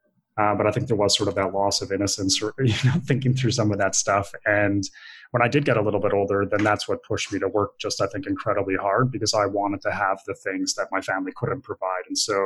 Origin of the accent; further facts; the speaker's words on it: Alberta, Canada; I grew up in Canada, in northern Alberta. A very rich part of Canada, but we actually grew up not so wealthy in that area